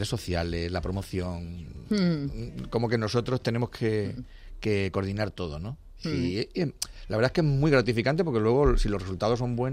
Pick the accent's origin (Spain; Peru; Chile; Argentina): Spain; Badajoz, Extremadura; siempre hemos vivido en un sitio muy fronterizo, Badajoz, ¿no? Nacimos allí.